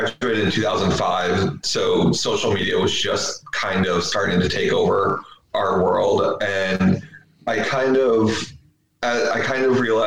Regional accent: New York, United States; now in Philadelphia, United States; I am from Philadelphia, originally from upstate New York, and I just wrote a book.

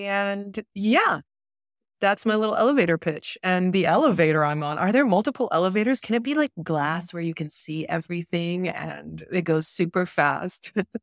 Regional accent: Romania; now in United States; I can just land at my grandma's in Romania. I'm from Romania.

